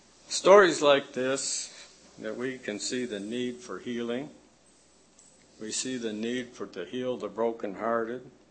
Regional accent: Flint, Michigan, United States; I look at my hometown of Flint, Michigan, which used to be a very beautiful town to live in.

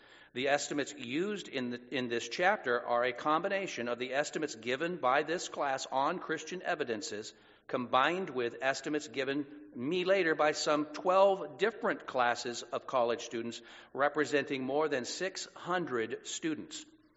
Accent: Santa Rosa, California, United States; born there; I was born in Santa Rosa.

